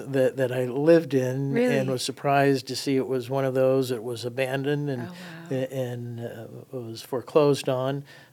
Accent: Copley, Ohio, United States; Well, I was raised in North Hill area until about sixth grade, and then I moved to Copley.

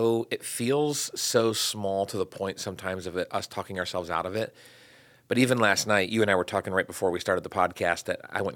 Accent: Barberton, Ohio, United States; And Barberton's my hometown, so I'm like, do I remember them from high school?

